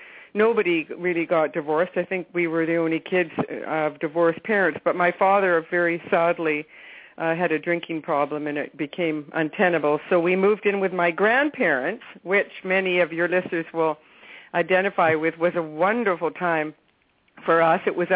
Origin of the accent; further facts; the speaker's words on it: Vancouver, British Columbia, Canada; now in -; I am Canadian. I'm in Vancouver right now, and I was born here. And I was born in the early 50s